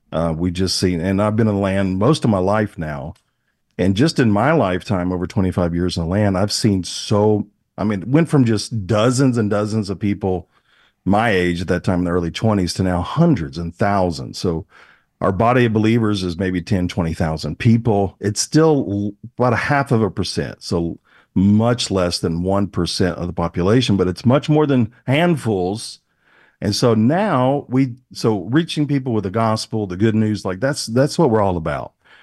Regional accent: Alabama, United States; I said, look, I can still shoot. I can still shoot straight. I grew up in Alabama.

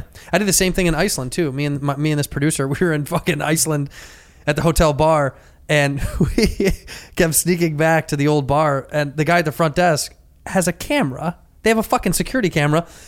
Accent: United States; Well, we're Americans.

